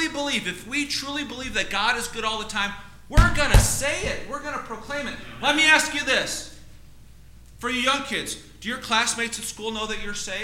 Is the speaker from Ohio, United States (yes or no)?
yes; Cleveland, Ohio, United States; You know, we're from Cleveland, and so are there closet Cleveland Browns fans?